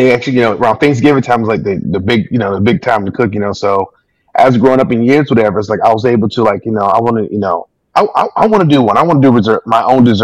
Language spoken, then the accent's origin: English; Miami, Florida, United States; now in Orlando, United States; I was born and raised in Miami. Born and raised in Miami, and then I've been now in Orlando now for 18 years.